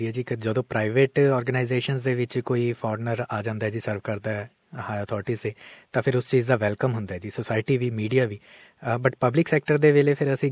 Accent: Punjab, India; ਲੁਧਿਆਣਾ ਦੇ ਬੂਟੇ ਹੋ ਜੀ, ਪੰਜਾਬ ਤੋਂ, ਸੋ ਮੈਂ ਵੀ ਉਸ ਜ਼ਿਲ੍ਹੇ ਤੋਂ ਹਾਂ ਜੀ

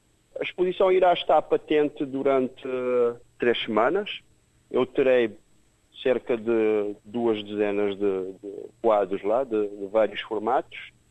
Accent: Praia, Santiago, Cape Verde; moved away as an adult; also born or lived in Lisbon, Portugal / United States; now in Australia; Nasci na cidade da Praia, em Santiago de Cabo Verde, onde vivi até 20 e tal anos, e depois vivi em Lisboa alguma parte da minha vida. Vivi também alguma parte da minha vida nos Estados Unidos.

